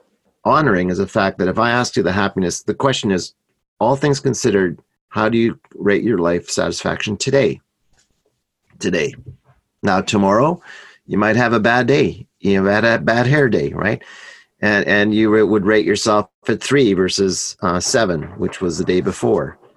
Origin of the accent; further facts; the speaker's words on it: Canada; I'm Canadian, right?